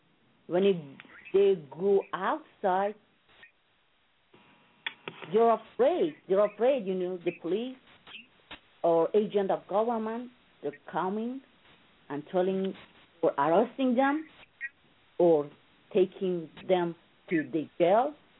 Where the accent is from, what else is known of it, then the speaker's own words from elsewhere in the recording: Iran; Living in Iran is not easy, especially for women.